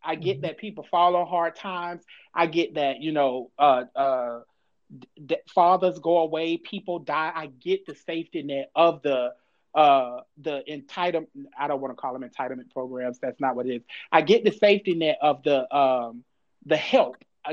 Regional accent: Florida, United States; I was born in Halifax Hospital. I came home to South Street Projects. I graduated from Mainland from South Street Projects. That was 18 years that my mom lived in the project.

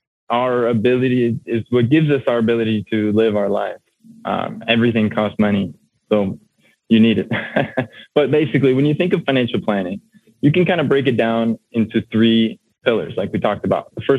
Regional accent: Argentina; now in Miami, United States; So I'm from Argentina, currently living in Miami.

